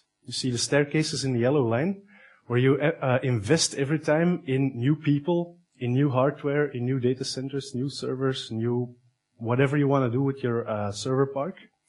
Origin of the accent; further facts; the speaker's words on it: Antwerp, Flemish Region, Belgium; I'm from Antwerp, so I'm pretty lucky that I wasn't stuck in traffic today for once.